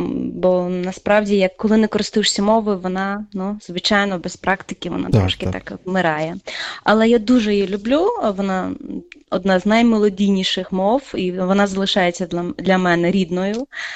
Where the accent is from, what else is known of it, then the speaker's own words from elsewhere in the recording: Sumy, Sumy Oblast, Ukraine; now in Armenia; але більшість свого життя я прожила в Україні, в Сумах, в Сумської області.